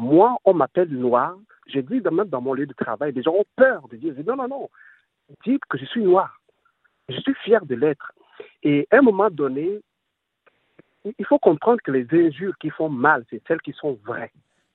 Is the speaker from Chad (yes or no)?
yes; Chad; now in Canada; Moi, je suis Québécois d'origine tchadienne. Je viens du Tchad.